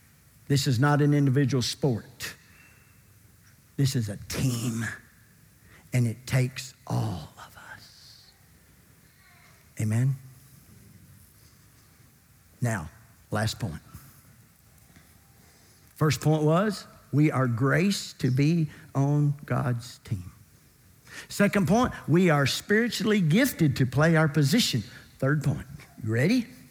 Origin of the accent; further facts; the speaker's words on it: Kentucky, United States; I grew up in Kentucky wanting to be a point guard for the University of Kentucky.